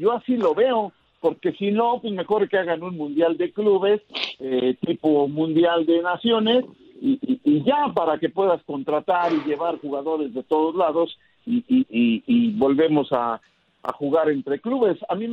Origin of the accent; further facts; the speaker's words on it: Mexico; y lo digo como mexicano